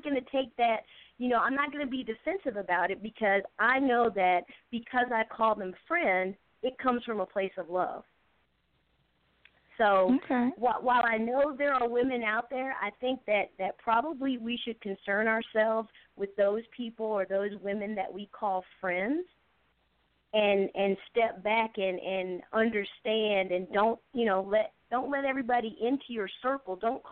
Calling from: Lithonia, Georgia, United States; I'm calling from Lithonia.

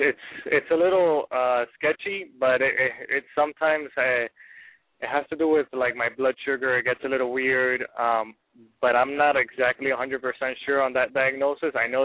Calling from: Miami, Florida, United States; I'm calling from Miami, and I'm so happy you got my call.

